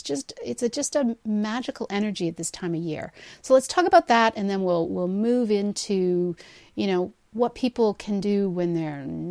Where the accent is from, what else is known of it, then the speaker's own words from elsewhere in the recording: Toronto, Ontario, Canada; even though I'm from Toronto, Black Friday still means something here.